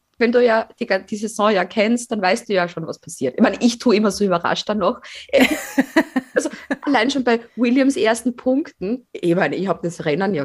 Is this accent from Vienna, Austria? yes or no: no; Fohnsdorf, Styria, Austria; die haben ein Grundstück, das ist so groß wie Fohnsdorf. Also mein Heimatdorf.